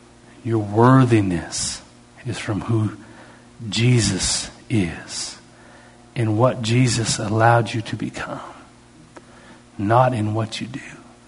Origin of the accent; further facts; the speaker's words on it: Canada; I'm really a professional, being Canadian and dry sense of humor.